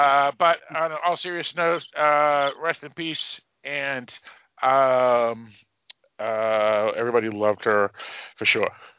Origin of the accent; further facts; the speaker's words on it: Massachusetts, United States; accent: Boston; She grew up closer to Boston than me, and my accent's worse than hers.